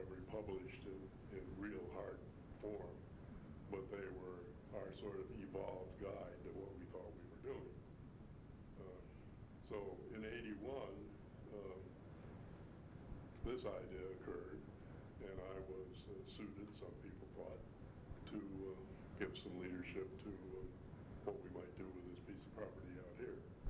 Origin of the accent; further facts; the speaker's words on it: Michigan, United States; also born or lived in Illinois; I was born and raised in Michigan.